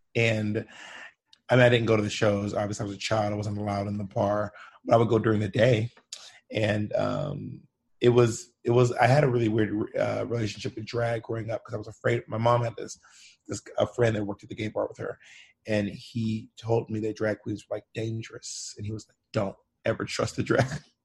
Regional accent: Atlanta, Georgia, United States; also born or lived in the South; I'm from Atlanta.

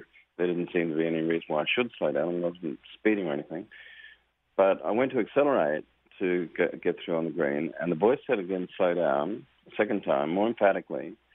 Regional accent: Australia; now in United States; throughout the US and also my home country of Australia.

